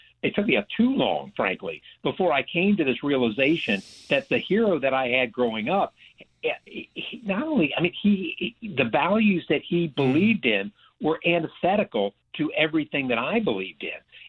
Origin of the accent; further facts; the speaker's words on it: Virginia, United States; My home state of Virginia is now doing a wonderful job by teaching this so that they don't get the same thing I did.